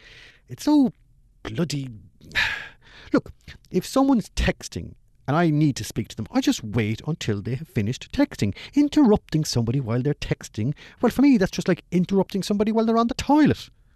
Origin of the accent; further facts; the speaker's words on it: Ireland; I'm Irish, remember. I get a pass on these things.